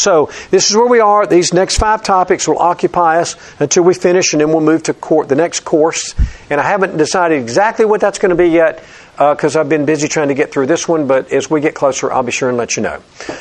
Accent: Alabama, United States; that spiritual community from my hometown in Alabama

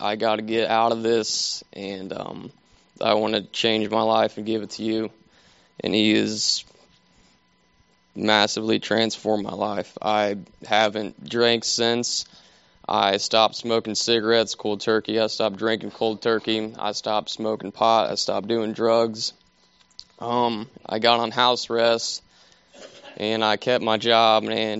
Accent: Markle, Indiana, United States; I'm from Markle, Indiana, and I was raised in a Christian home.

